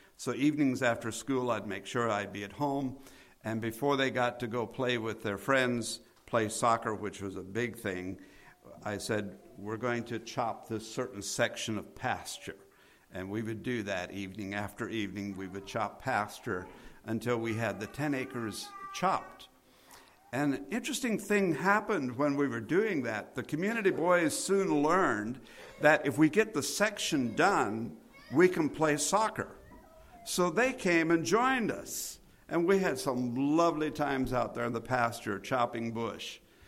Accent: Ohio, United States; I grew up in Ohio, incidentally.

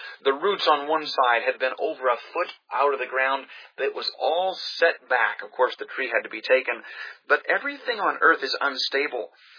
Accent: Pensacola, Florida, United States; Now, I grew up in Pensacola. We had hurricanes that would come through.

